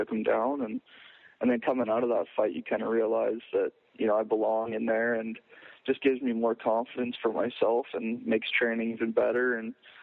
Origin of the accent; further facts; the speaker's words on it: Lethbridge, Alberta, Canada; You know, we had a great night in Lethbridge at my hometown, Rumble in the Cage.